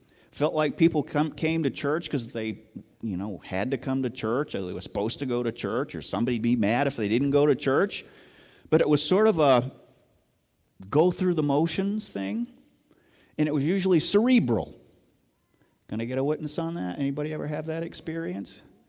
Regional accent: New England, United States; I grew up in the Congregational Church in New England, going to church every day of my life for as long as I could remember

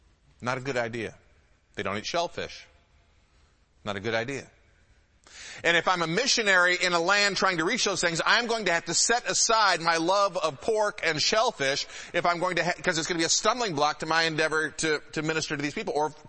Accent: Midwest, United States; I grew up in the Midwest. I grew up on meat and potatoes.

